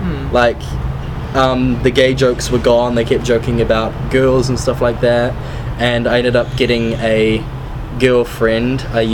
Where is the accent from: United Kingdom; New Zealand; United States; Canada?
New Zealand; also born or lived in Ireland; I was born in New Zealand, but in 2003, my brother and I moved over to Ireland to live with our mum, and then we moved back to New Zealand in September of 2008.